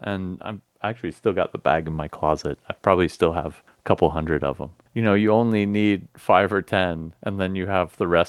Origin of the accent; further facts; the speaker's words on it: Nashville, Tennessee, United States; I grew up in Nashville. We had one called Javanco